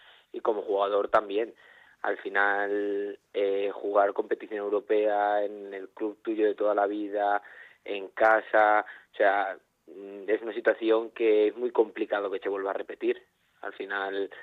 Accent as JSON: {"language": "Spanish", "region": "Valencian Community", "country": "Spain", "said": "Entonces, la verdad es que eso como valenciano, la verdad es que es muy bonito"}